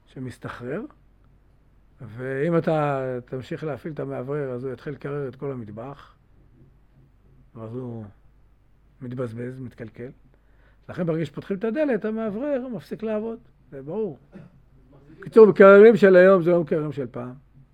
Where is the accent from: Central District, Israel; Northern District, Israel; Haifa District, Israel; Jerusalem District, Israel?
Jerusalem District, Israel; Jerusalem; כי אנחנו ירושלמים. אנחנו לא בני ברקים.